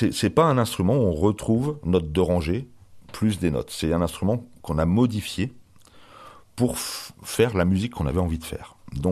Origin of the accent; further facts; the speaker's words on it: Grenoble, Auvergne-Rhône-Alpes, France; also born or lived in Morvan; Moi, je suis né dans le Morvan, mais très vite, comme je suis arrivé à Grenoble